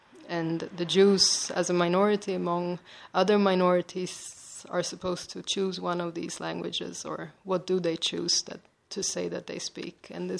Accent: Sweden; English is a second language; moved away as an adult; now in Berlin, Germany; I'm from Sweden. I studied Russian studies in Moscow, St. Petersburg, Uppsala, and Berlin. I came to Berlin a few years ago

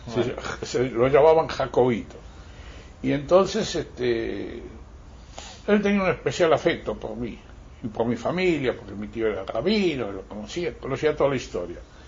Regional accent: Buenos Aires, Argentina; Yo nací en Buenos Aires, en Parque Patricio, soy del barrio de Tango, de San Juan y Boedo. Soy de ahí.

